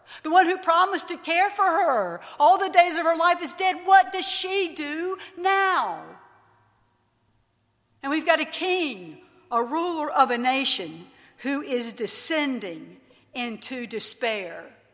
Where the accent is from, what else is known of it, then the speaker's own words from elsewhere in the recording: North Carolina, United States; I'm from North Carolina. I should have told you that earlier.